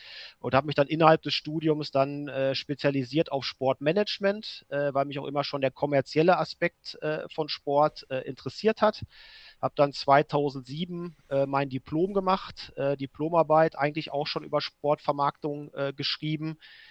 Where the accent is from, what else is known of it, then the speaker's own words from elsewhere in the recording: Bochum, North Rhine-Westphalia, Germany; ich komme aus Bochum, also aus dem Herzen des Ruhrgebietes. So klassische Arbeiterkind-Ruhrgebiets-Biografie vorzuweisen. Also mein Vater hat ganz klassisch bei Thyssen auf der Hütte gearbeitet.